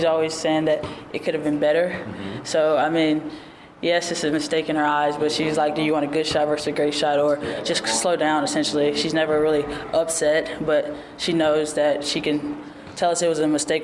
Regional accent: Louisiana, United States; I mean, I grew up in Louisiana all my life, so I knew what it was like.

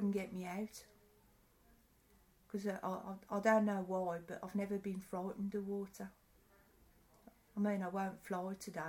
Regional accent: Stirchley, West Midlands, United Kingdom; So I'm born and bred in Sturchley.

